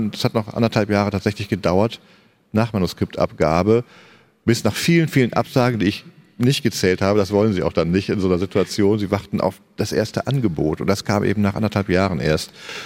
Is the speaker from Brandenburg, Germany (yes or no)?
no; Wipperfürth, North Rhine-Westphalia, Germany; obwohl es in meiner alten Heimat war, Wipperfürth, da komme ich auch her